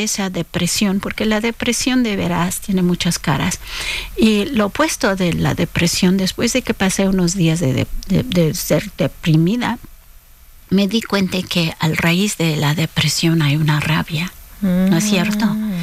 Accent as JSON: {"language": "Spanish", "town": "Chicago", "region": "Illinois", "country": "United States", "tie": "born or raised there", "said": "yo me crié en Chicago, en un barrio puertorriqueño, mexicano, polaco, negro, ucraniano, mezcla de todo el mundo."}